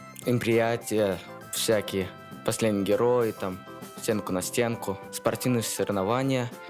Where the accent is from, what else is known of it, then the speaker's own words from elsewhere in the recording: Yelets, Lipetsk Oblast, Russia; я из Ельца.